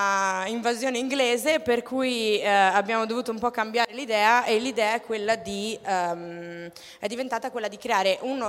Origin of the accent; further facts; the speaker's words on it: Padua, Veneto, Italy; now in Forlì, Italy; io sono una straniera perché vengo da Padova.